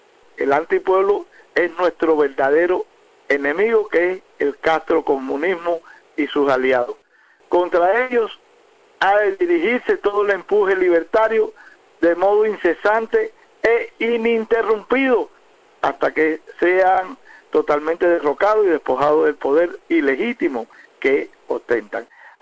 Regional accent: Cuba; Y el pueblo somos todos, somos los cubanos todos, que queremos un país de paz, de progreso, de bienestar.

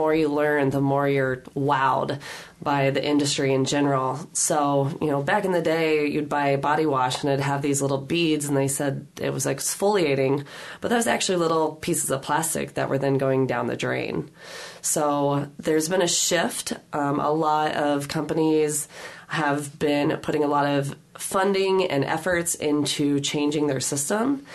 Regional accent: Oskaloosa, Iowa, United States; They are based out of Eddyville, which is close to my hometown of Oskaloosa.

